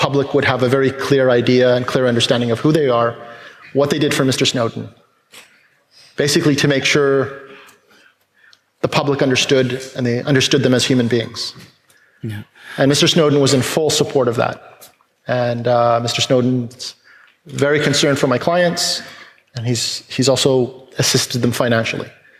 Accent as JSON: {"language": "English", "town": "Montreal", "region": "Quebec", "country": "Canada", "said": "I'm from Montreal, Quebec, originally"}